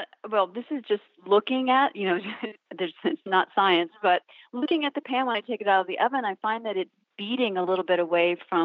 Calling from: Wellfleet, Massachusetts, United States; I'm calling from Wellfleet, Massachusetts.

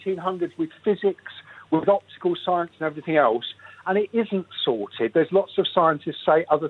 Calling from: Faversham, South East England, United Kingdom; I'm live from Faversham, like your colleague.

